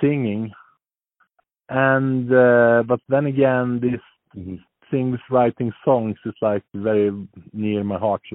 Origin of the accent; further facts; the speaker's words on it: Sweden; born there; English is a second language; Okay, Sweden. Born here in central Sweden, but now I live in North Sweden.